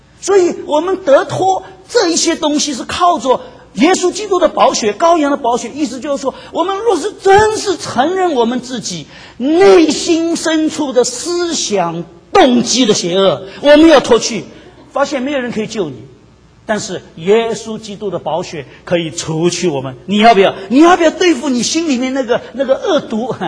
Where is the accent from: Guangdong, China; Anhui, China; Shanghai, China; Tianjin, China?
Shanghai, China; 我们上海话讲叫西装必三，我们在座的上海人穿了西装其实是必三